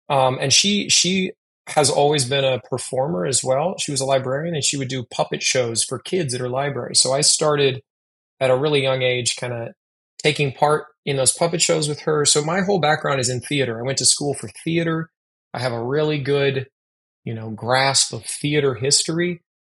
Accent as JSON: {"language": "English", "region": "Iowa", "country": "United States", "tie": "born or raised there", "also_born_or_lived": "Louisville, Kentucky / New York City", "moved": "as an adult", "said": "I grew up in Iowa. I went to Iowa State University and studied theater. When I was 23, I moved from Iowa to Louisville, Kentucky"}